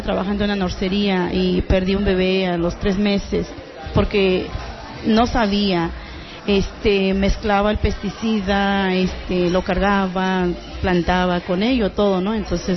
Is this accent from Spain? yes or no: no; Mexico; first language Lower Mixtec; Spanish is a second language; Yo, pues mi lengua natal es el mixteco bajo. A la edad de 7 años empecé a aprender el español